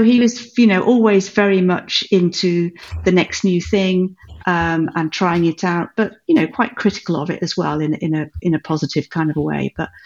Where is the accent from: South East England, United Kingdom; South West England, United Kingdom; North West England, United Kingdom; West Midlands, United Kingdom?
West Midlands, United Kingdom; Worcester; the time I was 11, I'd lived in seven counties. So I'm never really quite sure what to say. I tend to say the Midlands because I went to school in Worcester. So I'm from the Midlands, basically, yeah. But I've lived all over the UK.